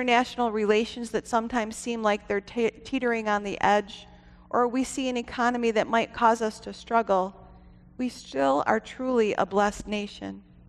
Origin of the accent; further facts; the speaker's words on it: United States; I'm proud to stand up here as an American.